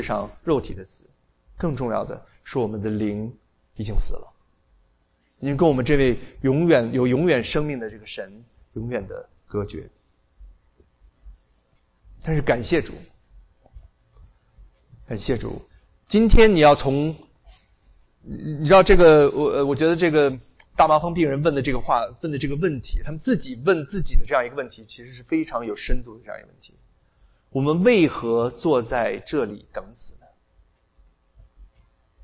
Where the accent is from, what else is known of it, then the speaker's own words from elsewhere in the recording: China; 我们今天其实我们中国人更难以做这一点，对不对？我们到什么地方去还最好能衣锦还乡，对不对？